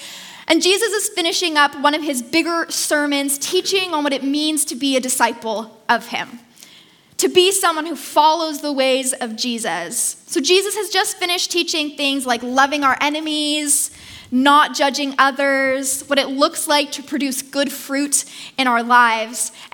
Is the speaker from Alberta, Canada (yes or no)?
no; Victoria, British Columbia, Canada; I grew up in Victoria, so I grew up knowing that earthquakes happen often and that they tend to shake foundations.